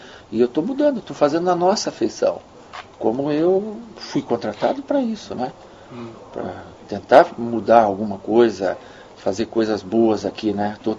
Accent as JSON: {"language": "Portuguese", "country": "Brazil", "said": "É tudo, é tudo, porque a gente é brasileiro e eles esperam do brasileiro 100% ter o que você dê já"}